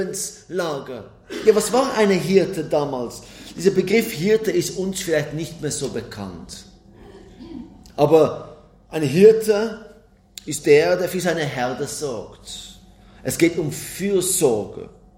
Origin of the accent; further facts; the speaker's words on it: Switzerland; Und eine grüne Aue bei uns in der Schweiz zu suchen, ist kein Problem.